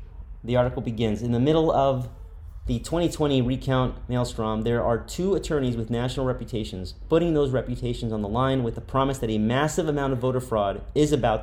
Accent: Florida, United States; and my home state of Florida.

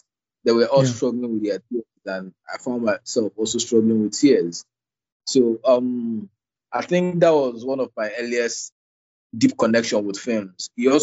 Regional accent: Nigeria; I'm a Nigerian filmmaker.

